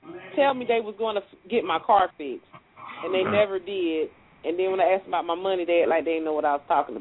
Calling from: Panama; I'm calling from Panama.

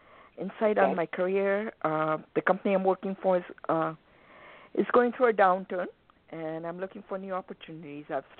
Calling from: Arizona, United States; I'm calling from Arizona.

